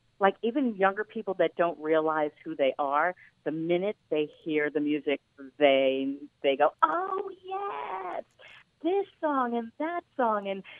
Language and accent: English; New York, United States; I'm a New Yorker, so I am back and forth between New York and L.A.